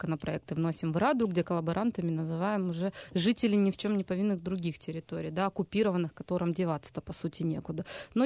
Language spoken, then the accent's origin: Russian; Crimea, Ukraine; now in Kyiv, Ukraine; я как крымчанка